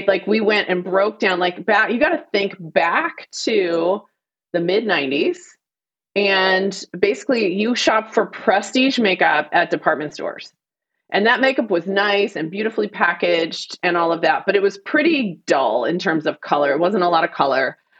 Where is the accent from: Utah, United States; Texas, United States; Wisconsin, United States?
Texas, United States; Fort Worth; I grew up in Fort Worth, Texas, and I got home, sent home from school in eighth grade for wearing too much makeup.